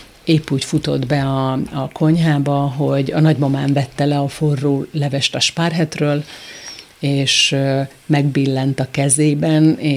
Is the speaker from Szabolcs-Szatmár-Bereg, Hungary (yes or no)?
no; Gyöngyös, Heves, Hungary; born there; És pont Gyöngyösön, ahol akkor 40 éve születtem